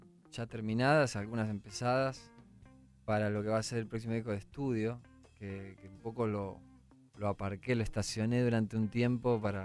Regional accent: Rosario, Santa Fe, Argentina; born there; No, yo nací en Rosario.

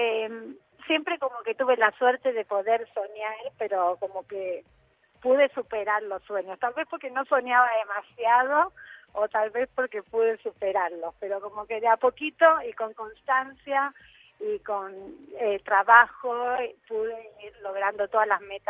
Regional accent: Buenos Aires, Argentina; yo desde chiquita nací en Capital. Bueno, viví toda la vida en Belgrano

